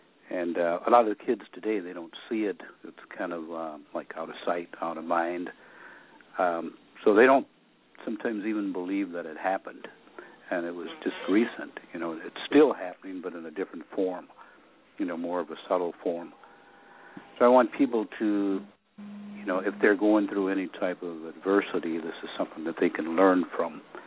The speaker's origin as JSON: {"language": "English", "region": "Alabama", "country": "United States", "tie": "born there", "said": "I was born in Alabama, the Deep South, and I came through the era of Jim Crowism, a lot of segregation, discrimination."}